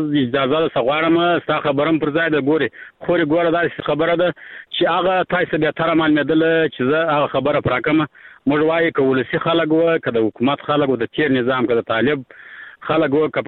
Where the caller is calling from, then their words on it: Arghandab, Kandahar, Afghanistan; لکندار ولایت ارغندا ولسوالۍ سره د ټلیفون په کار شم خورې